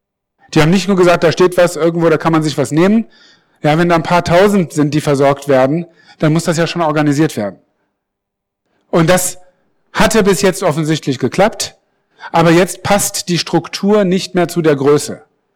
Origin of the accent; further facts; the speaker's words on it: Northern Germany, Germany; Ich bin Norddeutscher, ja